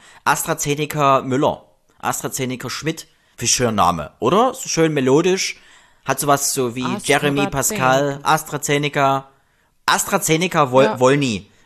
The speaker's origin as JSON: {"language": "German", "region": "East Germany", "country": "Germany", "tie": "born or raised there", "said": "ich bin ja auch noch DDR-Kind, 83er."}